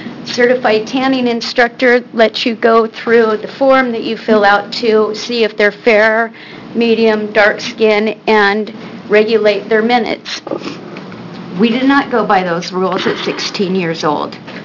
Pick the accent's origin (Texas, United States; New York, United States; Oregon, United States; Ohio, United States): Oregon, United States; Estacada; I'm from Estacada, Oregon.